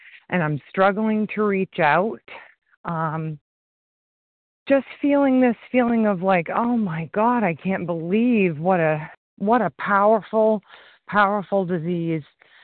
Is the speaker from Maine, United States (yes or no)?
yes; Maine, United States; I'm from Maine and very new to all of this.